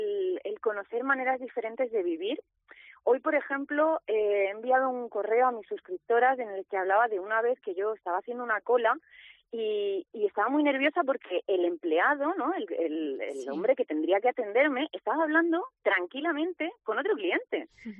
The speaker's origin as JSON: {"language": "Spanish", "region": "Region of Murcia", "country": "Spain", "said": "yo empecé a viajar cuando, pues como muchísimas murcianas, ¿no? Nos fuimos de Erasmus"}